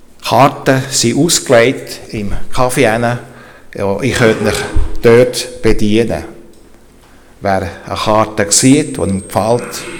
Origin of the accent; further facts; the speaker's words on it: Bern, Switzerland; accent: Bernese German; now in Gais, Switzerland; Ich habe einen gemischten Dialekt, das Berndeutsch behalten und Ostschweiz ist ein bisschen dazugekommen.